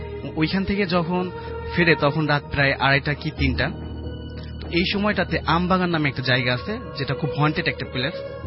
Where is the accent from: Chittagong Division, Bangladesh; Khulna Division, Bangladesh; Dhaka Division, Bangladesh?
Khulna Division, Bangladesh; Khulna; খুলনা থেকে আসছি।